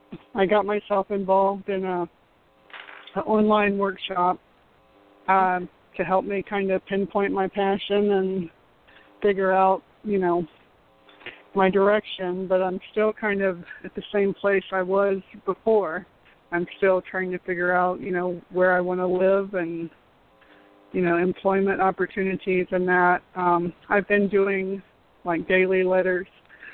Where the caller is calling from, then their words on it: Florida, United States; I'm calling from Florida.